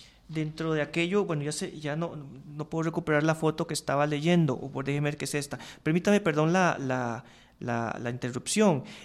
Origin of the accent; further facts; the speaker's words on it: Curridabat, San José, Costa Rica; Yo soy de Curridabat. Los curridabatenses, cada 1 de agosto, la entrada a Curridabat se pone complicada